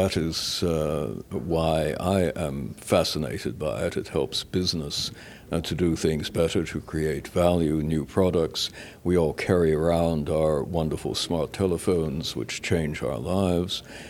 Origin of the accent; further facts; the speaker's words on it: Canada; I am a Canadian.